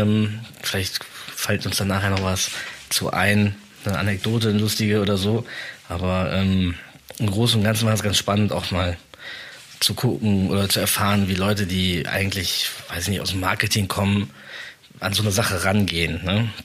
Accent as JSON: {"language": "German", "town": "Grevenbroich", "region": "North Rhine-Westphalia", "country": "Germany", "also_born_or_lived": "Cologne", "lives_now": "Berlin, Germany", "said": "Ursprünglich komme ich aus Grevenbruch, eine Kleinstadt im Rheinland. Und ich bin dann über die Zwischenstation Köln 2010 nach Berlin gezogen."}